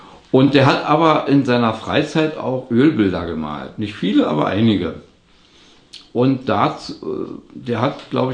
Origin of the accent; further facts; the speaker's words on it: Berlin, Germany; Ich bin 1959 in Berlin-Mitte geboren und lebe seitdem in Berlin. Mein Vater war gebürtig aus der Gegend von Breslau, von einem Bauernhof.